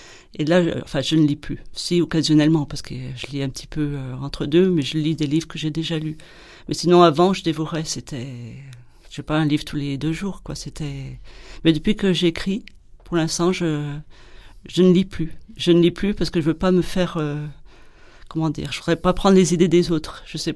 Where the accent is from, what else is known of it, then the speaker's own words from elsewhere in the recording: Saint-Étienne, Auvergne-Rhône-Alpes, France; moved away as an adult; also born or lived in Lyon / Lille / Paris / Dordogne; je suis née à Saint-Étienne, je suis une Stéphanoise, j'y ai vécu 22 ans, puis après je me suis déplacée sur Lyon, Lille, Paris, et nous sommes revenus sur la Dordogne il y a une dizaine d'années.